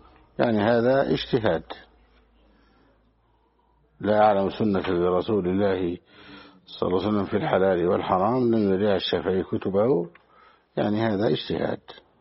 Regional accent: Egypt; يعني مثلا مسألة التكبير في بلادنا مصر

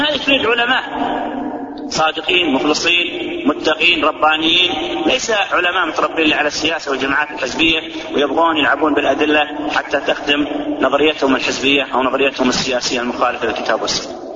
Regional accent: Saudi Arabia; عندنا في السعودية

